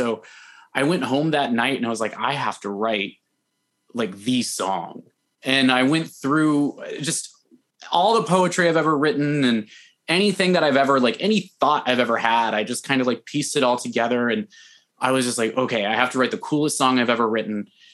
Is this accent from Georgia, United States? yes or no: no; California, United States; now in Bay City, United States; I grew up in Southern California, and for someone growing up in Southern California to find themselves in Bay City, Michigan